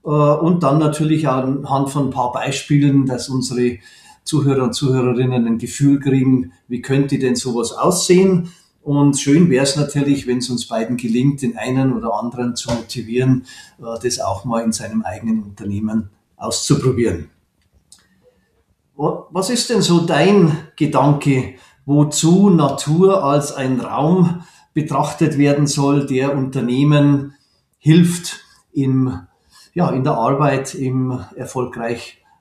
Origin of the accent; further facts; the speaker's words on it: Munich, Bavaria, Germany; Ich bin ja in München aufgewachsen.